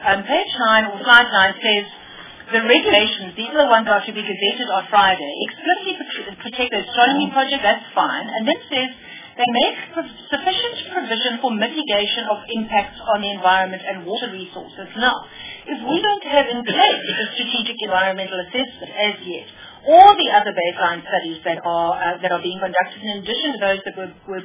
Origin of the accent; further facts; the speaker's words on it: Eastern Cape, South Africa; I'm from the Eastern Cape